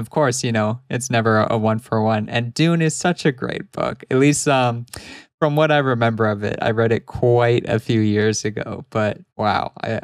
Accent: Victoria, British Columbia, Canada; Victoria, BC, right out on the West Coast.

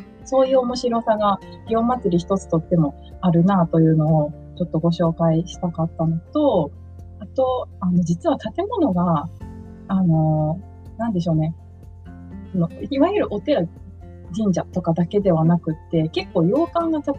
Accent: Shizuoka, Japan; moved away as an adult; now in Kyoto, Japan; 実は京都には、大学に進学するときに、地元の静岡から引っ越してきたのが始まりで、そこから、2008年に引っ越してきて12年間ずっと京都が好きになってしまって住んでいまして

